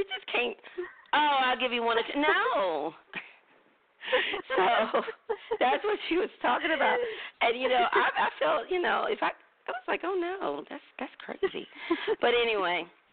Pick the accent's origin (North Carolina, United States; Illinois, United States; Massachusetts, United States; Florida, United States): North Carolina, United States; So, but I grew up in North Carolina where, oh my gosh, you could set a clock to everything.